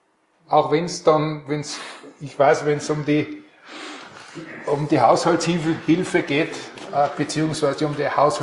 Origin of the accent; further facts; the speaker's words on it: Tyrol, Austria; als Tiroler darf ich das sagen.